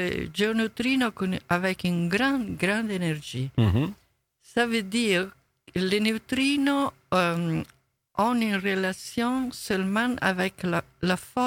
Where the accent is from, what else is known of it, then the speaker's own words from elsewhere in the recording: Rome, Lazio, Italy; Vous savez que je viens de Rome, et à Rome il y a le Vatican.